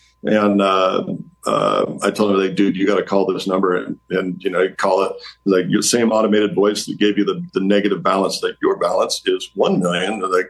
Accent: Walla Walla, Washington, United States; I grew up in Walla Walla. And I got to go play in the NFL for a bunch of years. And after I was done, doubled back and came back to my hometown.

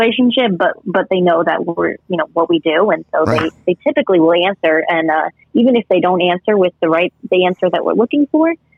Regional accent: Connecticut, United States; I'm from Connecticut, very liberal state.

